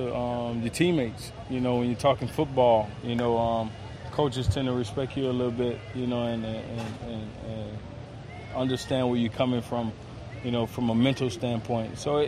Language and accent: English; the South, United States; And I'm from the South, you know, so.